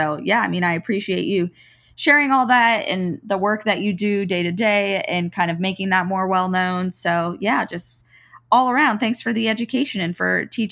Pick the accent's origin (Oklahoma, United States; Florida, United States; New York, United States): Florida, United States; But I had never, like I said, growing up in South Florida, been on farms or had anything to do with that.